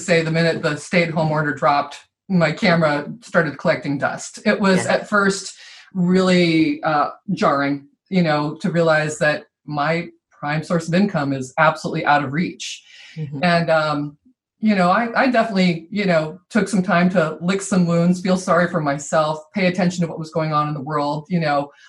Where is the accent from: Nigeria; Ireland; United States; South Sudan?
Ireland; The bonus is, you know, that I'm Irish, so that comes naturally.